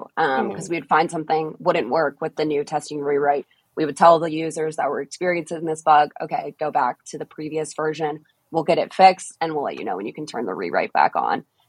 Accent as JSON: {"language": "English", "town": "Boston", "region": "Massachusetts", "country": "United States", "said": "And I'm from Boston, too."}